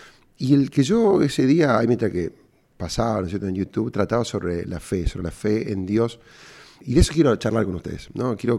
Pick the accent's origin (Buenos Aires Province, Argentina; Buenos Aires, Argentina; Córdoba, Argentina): Córdoba, Argentina; cordobés y emprendedor.